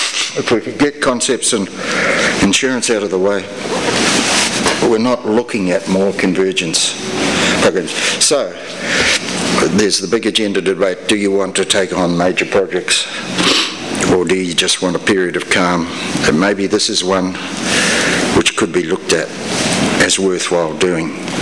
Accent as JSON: {"language": "English", "country": "Australia", "said": "I'm biased from Australia."}